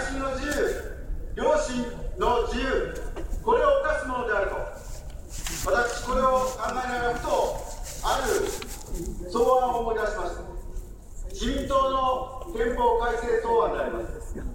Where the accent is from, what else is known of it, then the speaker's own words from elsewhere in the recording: Oita, Japan; 私の地元は大分です。